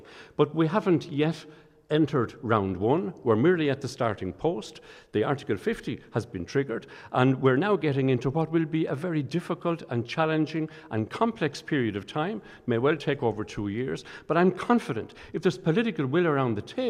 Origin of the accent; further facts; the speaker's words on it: Portlaoise, Leinster, Ireland; especially as I come from Portlaoise. Left Portlaoise this morning